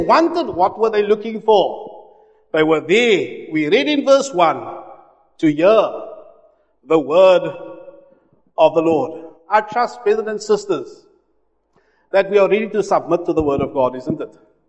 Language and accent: English; Cape Town, Western Cape, South Africa; I come from Cape Town, and not far from our home was the sea